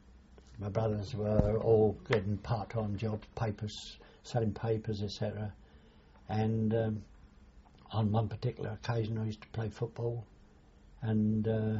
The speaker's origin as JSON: {"language": "English", "town": "Chatham", "region": "South East England", "country": "United Kingdom", "tie": "born there", "said": "I was born in Chatham at 49 Dale Street. Family of five brothers and three sisters."}